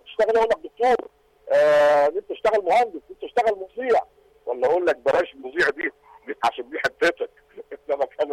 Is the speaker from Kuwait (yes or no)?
no; Egypt; يعني كان زمان التسول ده معروف عندنا في مصر